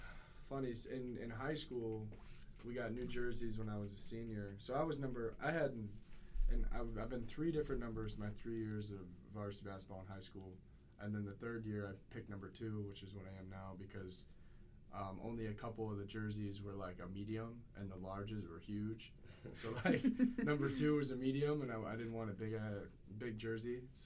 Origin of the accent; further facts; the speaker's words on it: Green Bay, Wisconsin, United States; I'm from Green Bay. There's no way you just said that.